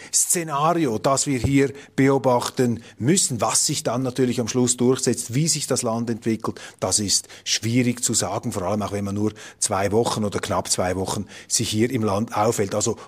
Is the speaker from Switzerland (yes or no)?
yes; Switzerland; Er hat mich gefragt, ja, was ich als Schweizer Afghanistan empfehlen würde.